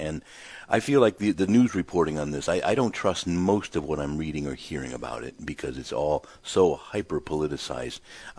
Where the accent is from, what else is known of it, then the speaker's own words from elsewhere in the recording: United States; And so these are the things that I personally, just as an American citizen and as a Catholic, feel very frustrated about.